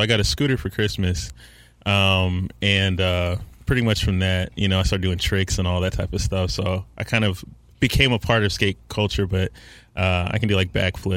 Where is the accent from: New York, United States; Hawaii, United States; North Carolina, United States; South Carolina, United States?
North Carolina, United States; Charlotte; Yeah, so I'm 29. I'm pretty much from Charlotte. I've been here since 93.